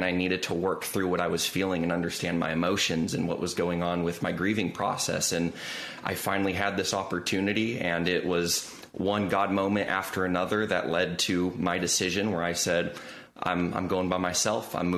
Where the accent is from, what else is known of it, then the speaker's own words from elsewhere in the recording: California, United States; Yeah, I mean, growing up in SoCal, I loved fishing, I loved surfing, I loved hiking.